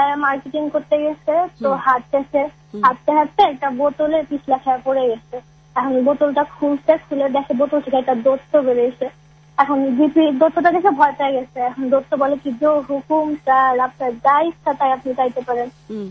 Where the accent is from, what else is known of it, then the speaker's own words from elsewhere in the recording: Dhaka, Dhaka Division, Bangladesh; ঢাকাইয়া মাইয়া কিন্তু ঢাকায় থাকি না।